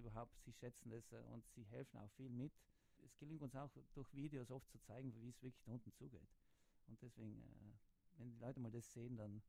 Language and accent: German; Trentino-Alto Adige, Italy; dass man Südtiroler Ärzte helfen kann als Südtiroler.